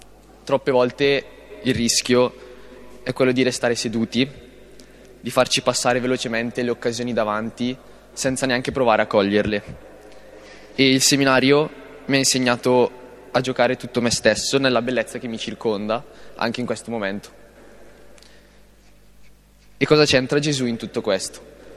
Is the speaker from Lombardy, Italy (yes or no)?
yes; Serina, Lombardy, Italy; vengo da Serina, nell'Alta Val Brembana.